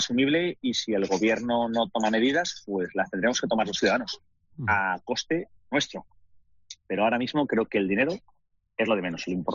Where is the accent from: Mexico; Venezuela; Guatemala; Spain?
Spain; Somos siete españoles en el hotel.